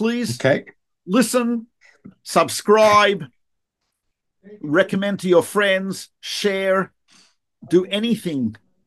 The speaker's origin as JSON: {"language": "English", "country": "Australia", "said": "My wife's from Philadelphia, I'm from Australia."}